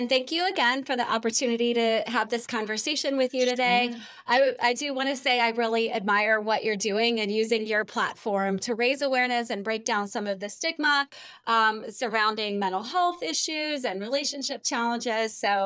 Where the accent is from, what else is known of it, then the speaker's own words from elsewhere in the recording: Pittsburgh, Pennsylvania, United States; I'm originally from Pittsburgh, so I definitely do feel the culture difference between the North and the South, even still today, even though I've been here for a really long time.